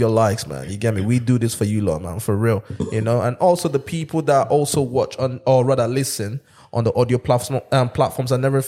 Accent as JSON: {"language": "English", "country": "Nigeria", "tie": "born or raised there", "said": "I remember growing up in Nigeria"}